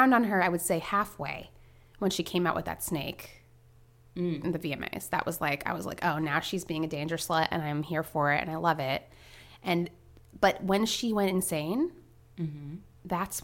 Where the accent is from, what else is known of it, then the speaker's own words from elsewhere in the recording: Florida, United States; I'm from Florida. No big deal, not to brag.